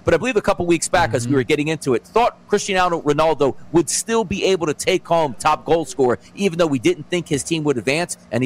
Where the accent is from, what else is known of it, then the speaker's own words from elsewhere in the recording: England, United Kingdom; Number one, I am an Englishman.